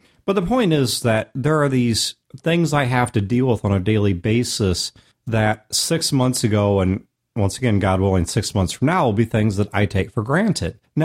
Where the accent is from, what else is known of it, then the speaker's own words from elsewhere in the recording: United States; accent: American; Now, if I said that in my American accent, or non-accent as it properly is understood, to another American